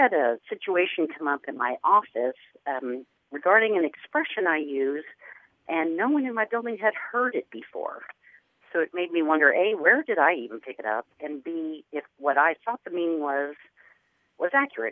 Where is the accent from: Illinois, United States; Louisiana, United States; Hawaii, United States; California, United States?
Illinois, United States; And I'm originally from Illinois.